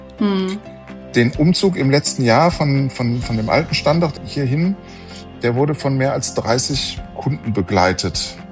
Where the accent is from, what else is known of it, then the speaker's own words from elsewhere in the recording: Aachen, North Rhine-Westphalia, Germany; bin viel durch die Gegend gezogen und irgendwann wollte ich da bleiben, wo ich herkomme, nämlich in Aachen.